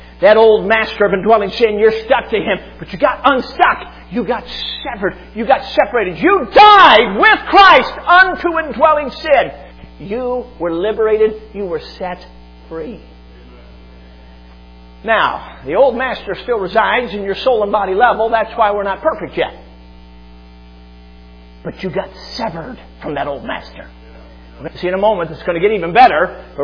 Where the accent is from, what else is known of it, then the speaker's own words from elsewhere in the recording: Chicago, Illinois, United States; Now, I'm a city boy. I grew up in Chicago, and you know, I don't know anything about this stuff.